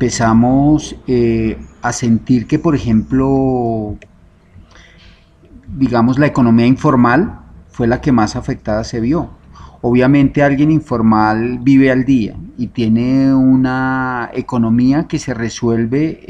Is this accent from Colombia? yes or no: yes; Colombia; es una realidad que es importante que nosotros como colombianos tengamos en cuenta